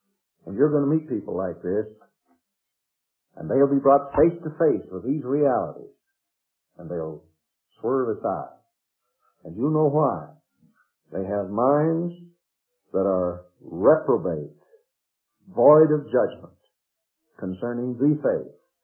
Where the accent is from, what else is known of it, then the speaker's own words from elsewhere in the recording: Iowa, United States; I grew up in Iowa on hog meat and taters.